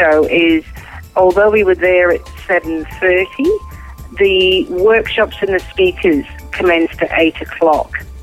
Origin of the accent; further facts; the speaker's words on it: Scotland, United Kingdom; moved away; Being Scottish, I complained all the way through winter